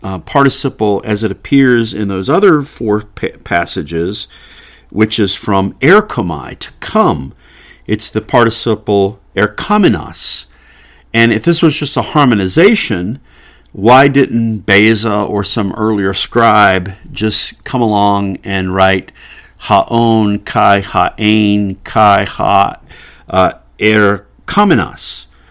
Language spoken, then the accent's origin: English; South Carolina, United States; But I'm from Missouri, and I'm not from Missouri, I'm actually from South Carolina.